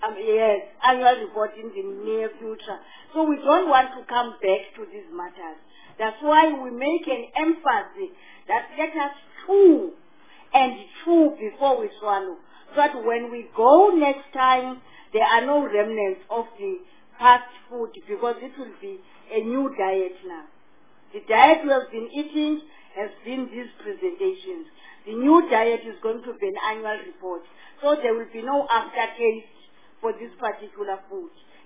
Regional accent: Eastern Cape, South Africa; I come from Eastern Cape

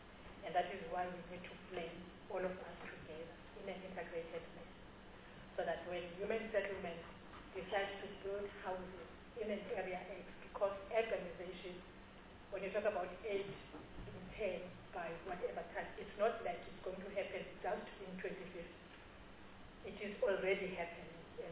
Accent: Pretoria, Gauteng, South Africa; I'm from Pretoria.

